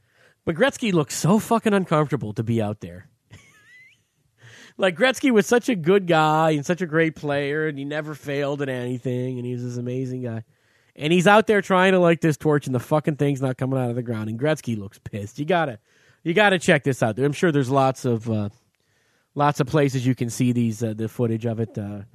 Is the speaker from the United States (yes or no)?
yes; United States; I'm an American. I like America. I'm proud of our country.